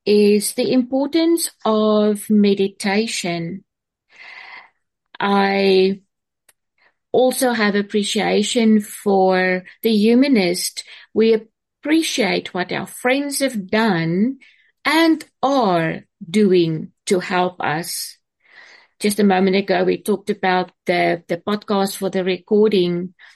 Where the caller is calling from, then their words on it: South Africa; compulsive overeater. I'm joining from South Africa today.